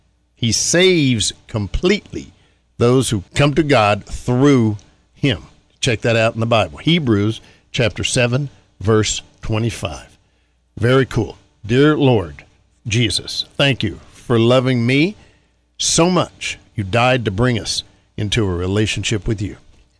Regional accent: North Carolina, United States; in my hometown in North Carolina, we had some folks

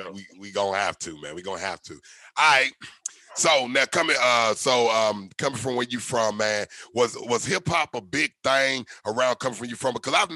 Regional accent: Nashville, Tennessee, United States; I'm from Nashville, Tennessee.

